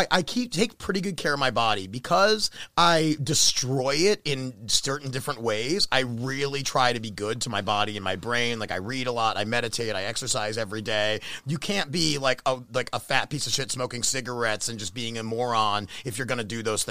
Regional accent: Baltimore, Maryland, United States; I grew up in Baltimore and I have been in downtown Baltimore often.

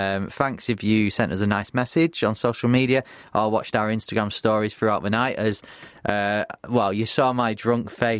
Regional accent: Bury, North West England, United Kingdom; Well, he then went from Leeds in 2011 to Brentford and then Bury, my hometown team, and then Scunthorpe United.

